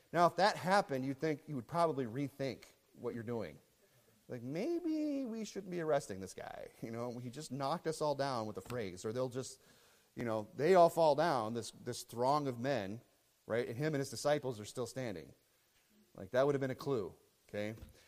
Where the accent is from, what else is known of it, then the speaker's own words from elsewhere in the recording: Rapid City, South Dakota, United States; born there; also born or lived in Traverse City, Michigan; You know, I could say, hey, I'm from Traverse City, Michigan, because that's where I lived before I moved here. But where I'm of is Rapid City, South Dakota, because that's where I was born, okay?